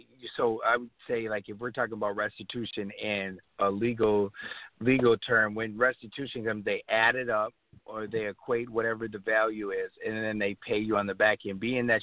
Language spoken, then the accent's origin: English; Minnesota, United States; And I've met him a couple of times, you know, being that I'm from Minnesota.